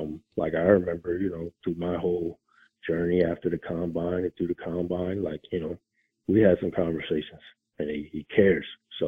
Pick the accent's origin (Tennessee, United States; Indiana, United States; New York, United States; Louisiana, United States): New York, United States; I'm a kid from New York who really was a basketball player